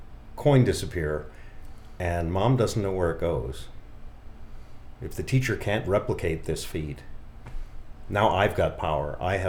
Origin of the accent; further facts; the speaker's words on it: Massachusetts, United States; also born or lived in Ithaca, New York; I grew up in the Boston area.